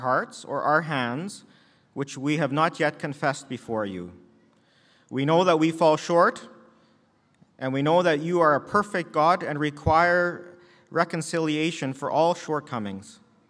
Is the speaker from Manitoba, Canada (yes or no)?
yes; Altona, Manitoba, Canada; being that I come from Altona, it's a little bit more meaningful.